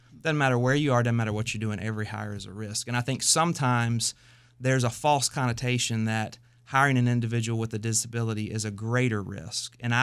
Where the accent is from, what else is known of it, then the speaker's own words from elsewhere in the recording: Rock Hill, South Carolina, United States; Growing up in Rock Hill, I remember too.